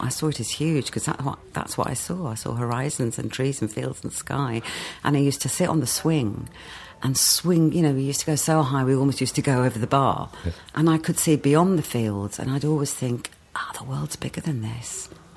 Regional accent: Wolverhampton, West Midlands, United Kingdom; born there; I was born in New Cross Hospital, Wolverhampton. Very famous. Enoch Powell's constituency. Very ironic. Then my mum and dad lived in a boarding house for my first year

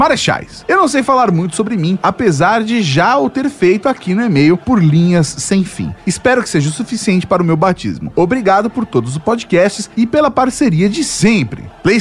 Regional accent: Visconde do Rio Branco, Minas Gerais, Brazil; also born or lived in Bahia; now in Viçosa, Brazil; Sou natural de Visconde do Rio Branco, Minas Gerais.

